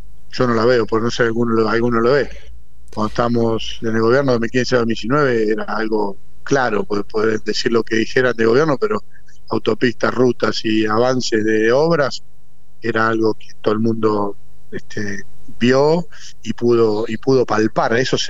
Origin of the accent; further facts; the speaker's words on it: Buenos Aires Province, Argentina; soy bonaerense, vivo en la provincia de Buenos Aires